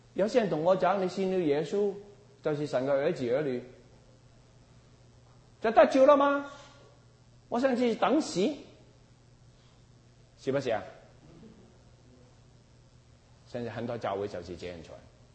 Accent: Guangdong, China; 你知不知我是广东人呢？

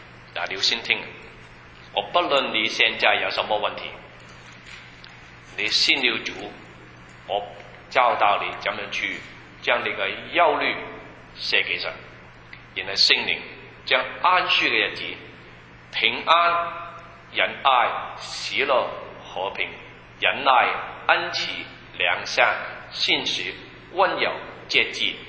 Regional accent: China; 但是我们中国人说什么？我是龙人的后裔，我是魔鬼的后裔。

